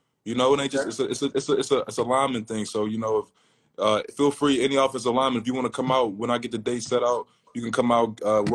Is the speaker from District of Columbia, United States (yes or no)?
yes; Washington, District of Columbia, United States; growing up in Southwest Washington, D.C., me, Maryland, you know, football is all we know.